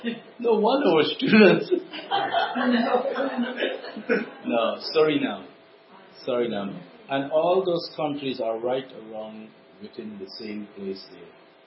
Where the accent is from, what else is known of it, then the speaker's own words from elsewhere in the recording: Guyana; I am originally from Guyana, which was British Guyana